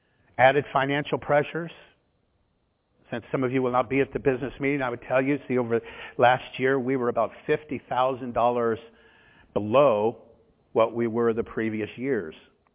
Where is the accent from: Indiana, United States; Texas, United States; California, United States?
Indiana, United States; Indianapolis; You know, I'm from Indianapolis, and I know Indianapolis like the back of my hand.